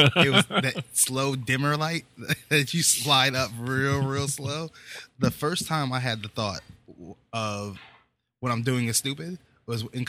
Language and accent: English; East Coast, United States; being that I grew up in the East Coast of America, there wasn't a lot of tea culture happening.